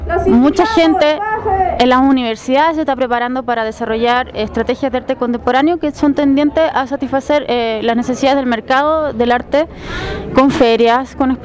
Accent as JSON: {"language": "Spanish", "country": "Chile", "said": "soy chilena, soy teórica e historiadora del arte"}